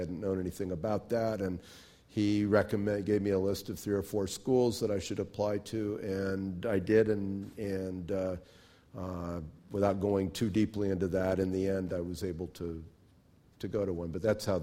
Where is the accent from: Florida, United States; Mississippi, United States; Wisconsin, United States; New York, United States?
Florida, United States; also born or lived in western US; I grew up with my mother, and on the other side of the country, I grew up mostly out in Florida and out west, mostly out west.